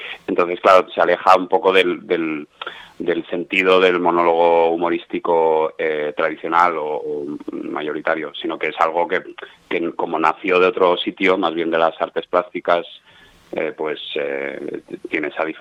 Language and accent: Spanish; Canary Islands, Spain; born there; Entonces, si bien tengo hermanos allí en Tenerife, no soy, claro, no he vivido apenas allí en las Canarias. Entonces, soy canario de nacimiento.